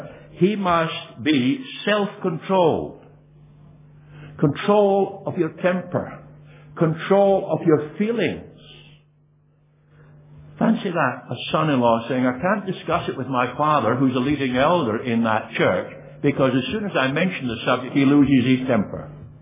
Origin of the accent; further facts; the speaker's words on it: Scotland, United Kingdom; And where do you come from? Scotland. Well, they know that. Scotland.